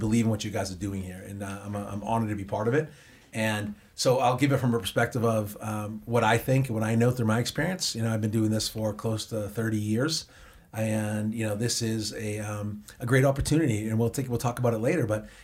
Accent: Boston, Massachusetts, United States; accent: Boston; I'm from Boston, as you can tell from my accent.

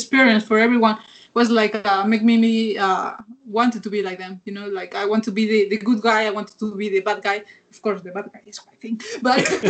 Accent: Chicago, Illinois, United States; because we grew up in Chicago, and we used to always play along with him, you know, my brother and I.

